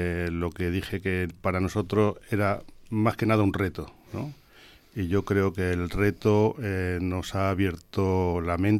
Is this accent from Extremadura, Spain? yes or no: no; Andalusia, Spain; el problema del agua es un problema acuciante en Andalucía, que somos la huerta de Europa